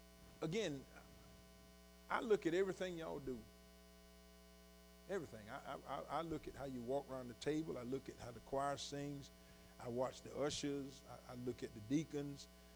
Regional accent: the South, United States; I'm from the South, and in the South, Sister Harmony

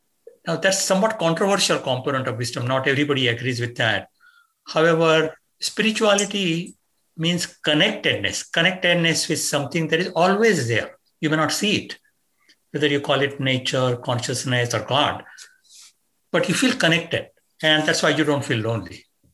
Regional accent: India; accent: Indian; now in United States; I was born and raised in India and I moved to the US.

